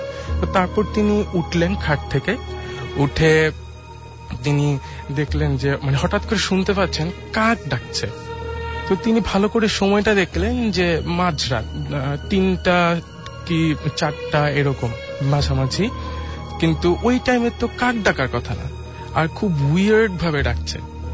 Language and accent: Bangla; Narayanganj, Dhaka Division, Bangladesh; নারায়ণগঞ্জ থেকে এসেছি।